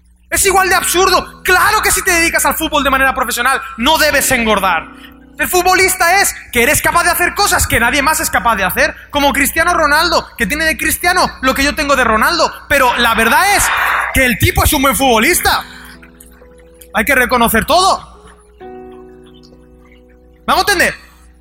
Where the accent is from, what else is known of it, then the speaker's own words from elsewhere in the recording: Spain; pero yo soy español, soy medio bruto.